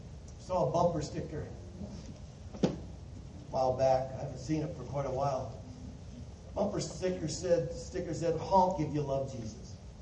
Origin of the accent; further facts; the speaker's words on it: Muskegon, Michigan, United States; Growing up in Muskegon, Michigan, our kitchen table had a window like